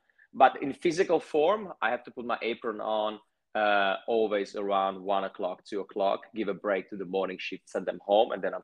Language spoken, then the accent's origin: English; eastern Slovakia, Slovakia; It was like little hometown, somewhere in the eastern part of Slovakia where I'm from. But I had always bigger dreams and bigger aspirations.